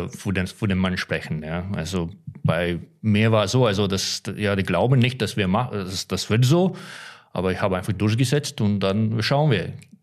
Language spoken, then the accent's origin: German; Latvia; German is a second language; Also ursprünglich komme ich aus Lettland. In Lettland fast jeder spielt Eishockey.